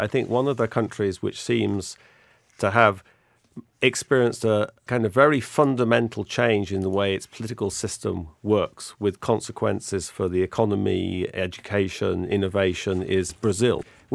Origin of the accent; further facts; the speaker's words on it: England, United Kingdom; I grew up in England during the heyday of Mrs. Thatcher